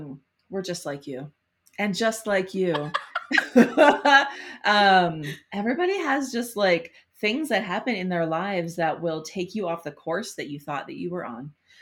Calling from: Denver, Colorado, United States; on Cheyenne, Ute, and Arapaho land in the sunny Front Range of the Rocky Mountains in Denver, Colorado.

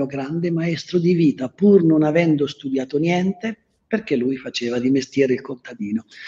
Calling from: Solomeo, Umbria, Italy; Ti parlo dal mio paesino in Umbria, Solomeo, dove lavoriamo. Sì, questo è il nostro piccolo borgo.

